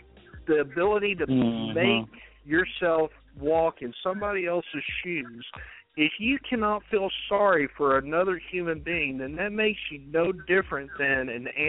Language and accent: English; Texas, United States; but, man, I grew up in Deep East Texas.